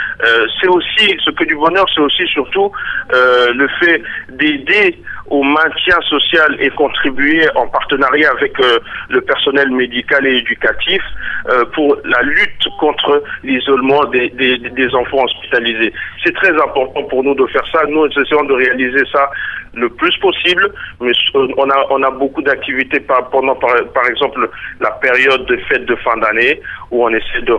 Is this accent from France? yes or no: no; DR Congo; pour moi en tant que Congolais